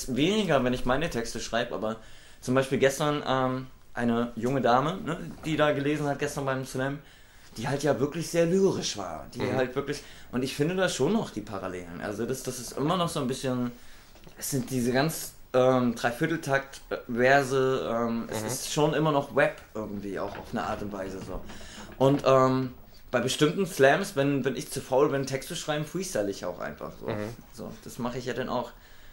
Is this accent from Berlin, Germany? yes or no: yes; Berlin, Germany; Also her aus Rudow Neukölln. Ja. Ich bin 38